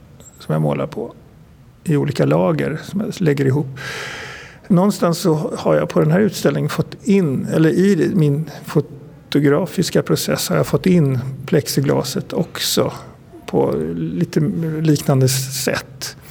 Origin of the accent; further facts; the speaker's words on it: Stockholm, Stockholm County, Sweden; Och jag kommer från Stockholm, bor i Stockholm och arbetar i Stockholm.